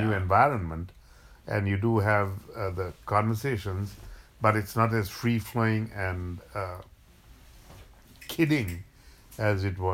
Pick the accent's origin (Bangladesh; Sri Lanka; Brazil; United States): Sri Lanka; Families were important when I was growing up. And because Sri Lanka is so small